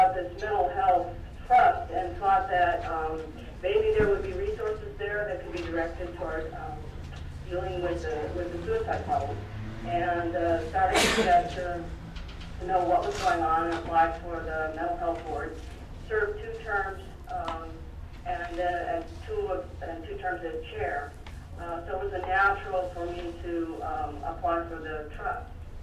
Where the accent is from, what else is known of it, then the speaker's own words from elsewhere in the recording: Anchorage, Alaska, United States; I was born and raised in Anchorage. My family's from the village of Kinnick. I'm Athabascan and Aleut.